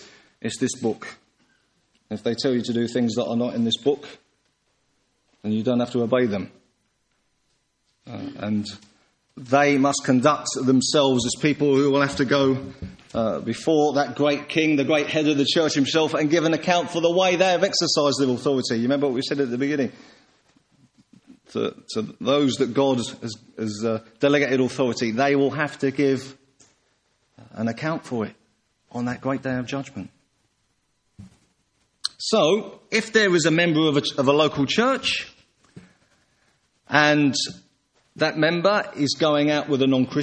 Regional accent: England, United Kingdom; I'm not Welsh or anything else, I'm English.

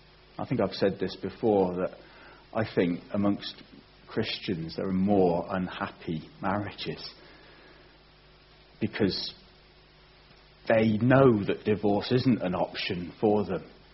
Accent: England, United Kingdom; Again, as English people, we are so hopeless at being able to relate to crises like that.

